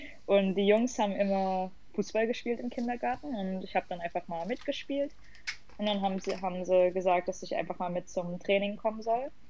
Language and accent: German; Jena, Thuringia, Germany; Jena ist halt meine Heimat und ich bin in Jena geboren.